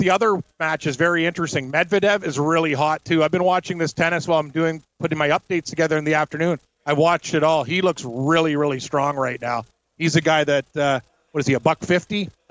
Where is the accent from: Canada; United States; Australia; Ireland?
Canada; And I hate to do this as a Canadian, but this Mertens chick might be a huge dog tonight.